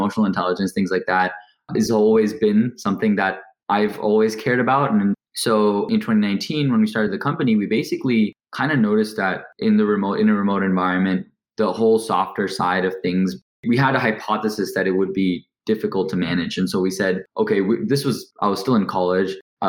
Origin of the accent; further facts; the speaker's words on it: India; also born or lived in Dubai, UAE / Hong Kong; now in United States; So I'm Indian. I'm from India. I was born in Dubai, then moved to Hong Kong, then moved to India, then moved to the US, where I studied computer science at UCLA.